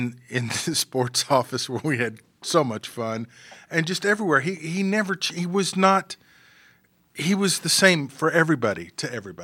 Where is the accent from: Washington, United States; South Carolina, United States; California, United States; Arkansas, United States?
Arkansas, United States; Springdale; I remember growing up in Springdale, I'm shooting baskets in my driveway listening to Mike call Razorback games.